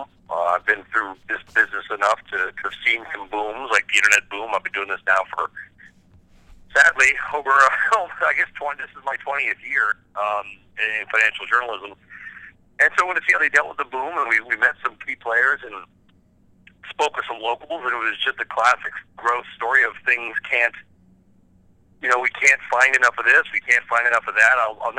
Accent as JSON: {"language": "English", "region": "California", "country": "United States", "tie": "born or raised there", "said": "I grew up in Southern California."}